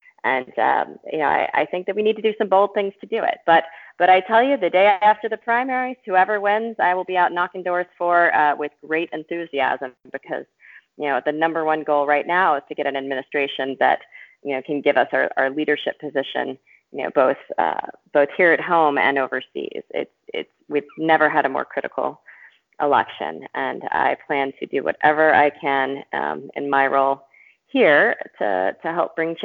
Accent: Mississippi, United States; now in Vermont, United States; We came to Vermont because we both love rural areas. I was raised in Mississippi.

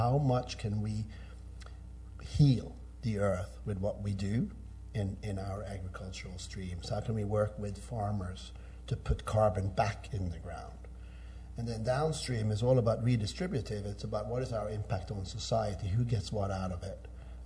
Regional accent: Norway; I was born and raised in Norway, which is an incredibly equitable society where, you know, men, women, and incomes are not determinants of your status as a human being.

